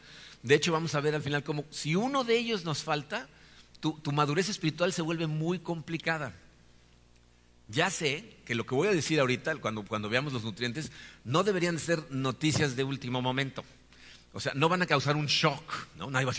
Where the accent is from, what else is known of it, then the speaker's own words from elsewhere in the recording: Mexico; Cuando México manda un embajador a otro país, es el representante de nuestro país allá.